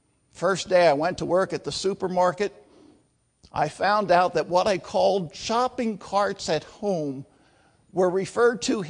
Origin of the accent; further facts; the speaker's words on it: Pennsylvania, United States; also born or lived in Philadelphia; I was born in Philadelphia. I spent my childhood years in eastern Pennsylvania, but in my early teens, we moved to Lancaster County, the heart of the Amish country. I spent my teens and my 20s in Lancaster County.